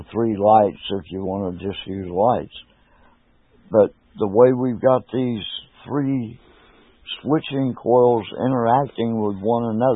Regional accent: United States; Every time I go to a foreign country, I'm embarrassed to say I'm an American.

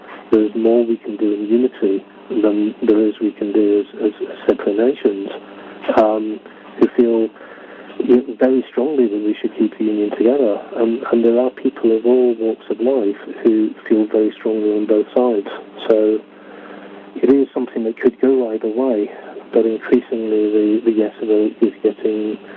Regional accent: Scotland, United Kingdom; It's from growing up in Scotland, going to school in Scotland

